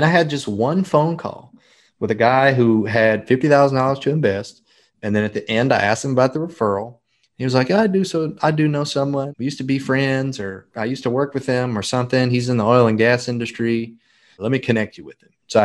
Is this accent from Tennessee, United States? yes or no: yes; Memphis, Tennessee, United States; But I'm from Memphis, and that's where my family is.